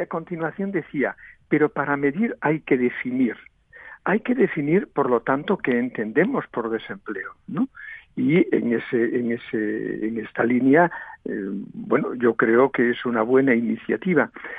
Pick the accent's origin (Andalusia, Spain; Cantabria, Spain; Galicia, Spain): Galicia, Spain; Vigo; now in Barcelona, Spain; Yo soy de Vigo, tengo una casa en Vigo, en los alrededores de Vigo